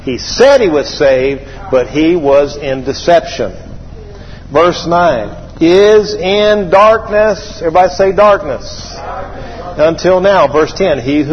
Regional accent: Atlanta, Georgia, United States; Now, you got to understand, I grew up in Atlanta, Metro Atlanta. And to be honest with you, Metro Atlanta, I was insulated somewhat from most racial prejudice thinking.

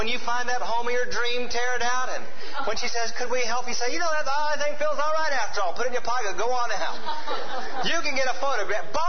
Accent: Atlanta, Georgia, United States; I didn't grow up on the farm. I grew up in Atlanta, Georgia.

